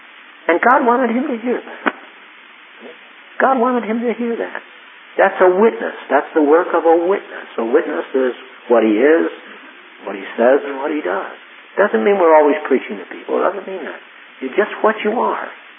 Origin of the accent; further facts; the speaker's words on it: West Haven, Connecticut, United States; I told her I was raised in West Haven. Yale's in New Haven.